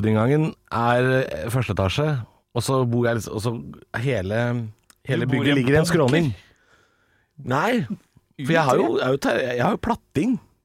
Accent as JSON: {"language": "Norwegian", "town": "Drammen", "region": "Buskerud", "country": "Norway", "said": "Jeg er fra Drammen. Det er ingen som har vaskehjelp i Drammen."}